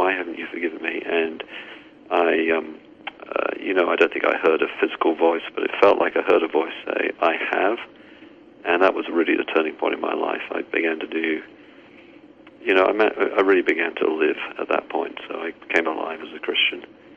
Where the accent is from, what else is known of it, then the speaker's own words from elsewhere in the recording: England, United Kingdom; I grew up in a Bible-believing home, Church of England. Obviously, you can tell from my accent that I'm from England originally.